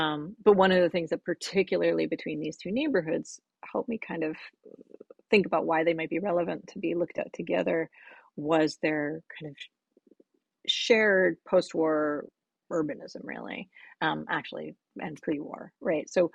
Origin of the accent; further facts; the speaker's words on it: New York, United States; Yeah, I mean, I would say, okay, so as a New Yorker, I was always, to be a certain extent, a little bit of a fish out of water in California.